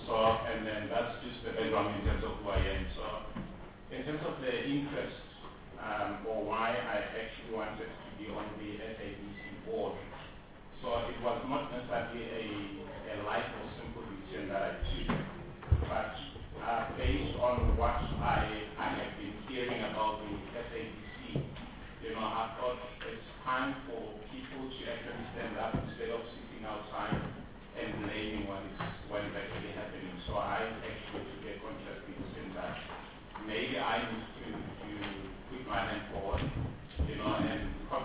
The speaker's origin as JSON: {"language": "English", "region": "Limpopo", "country": "South Africa", "tie": "born or raised there", "lives_now": "Johannesburg, South Africa", "said": "Just in terms of background and who I am, I came from Limpopo, that's where I actually grew up, and then currently based in Johannesburg."}